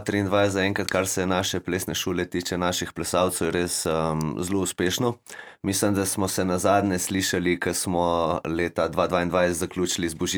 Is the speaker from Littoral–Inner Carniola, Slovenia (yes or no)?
yes; Postojna, Littoral–Inner Carniola, Slovenia; nismo seveda pozabili, da smo iz Postojne